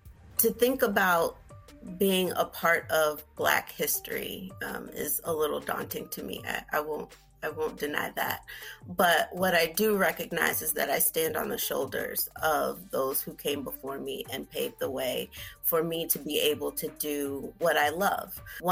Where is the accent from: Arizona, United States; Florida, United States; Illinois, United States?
Illinois, United States; Chicago; growing up in Chicago, I loved looking at the buildings, the Sears Tower, or now it's called the Willis Tower. It was fairly new when I was young.